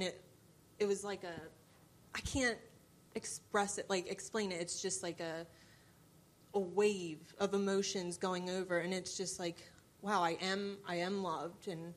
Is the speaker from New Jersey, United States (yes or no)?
yes; New Jersey, United States; moved away as an adult; now in South Carolina, United States; So I'm from New Jersey.